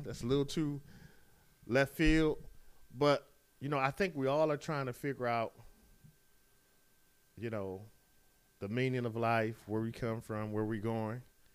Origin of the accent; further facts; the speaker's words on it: United States; we grew up in America. We're Christians.